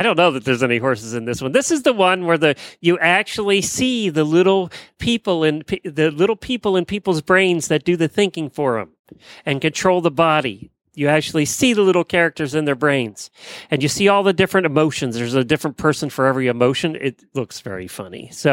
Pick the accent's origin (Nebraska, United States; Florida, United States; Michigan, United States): Florida, United States; Ocala; from Ocala, Florida.